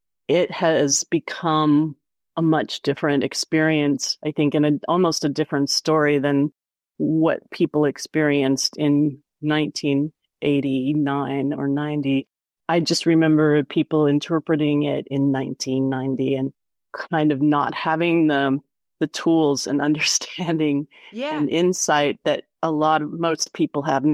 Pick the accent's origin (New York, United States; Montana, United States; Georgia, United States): Montana, United States; Plus, we're both from Montana. So we were talking about Montana.